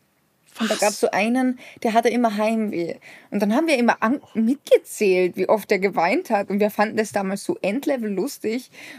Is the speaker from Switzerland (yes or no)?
no; Austria; als Österreicher findet man das schon sehr amüsant